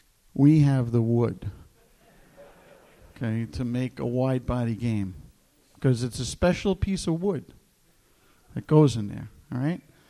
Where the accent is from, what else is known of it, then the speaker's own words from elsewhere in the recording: New Jersey, United States; You know, I'm from Jersey. You know, what can I tell you?